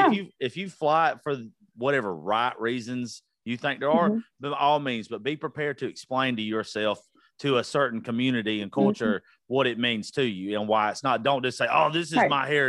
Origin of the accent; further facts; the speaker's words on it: Georgia, United States; I am from South Georgia.